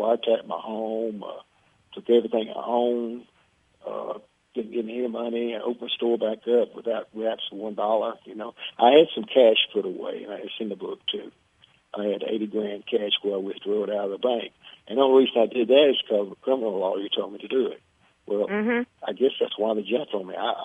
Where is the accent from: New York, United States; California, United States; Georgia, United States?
Georgia, United States; Atlanta; born there; I was born very poor in Atlanta and with only a high school education.